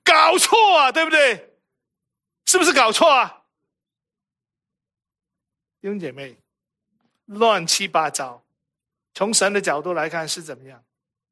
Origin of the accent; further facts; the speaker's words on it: Hong Kong; Chinese is a second language; 其实我是从香港来，大家都知道，你听我的国语就晓得了。